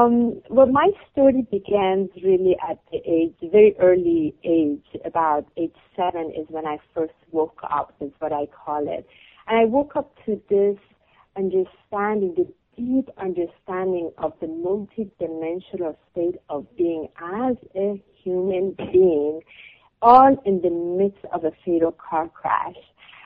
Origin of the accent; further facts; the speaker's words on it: Iran; I come from Iran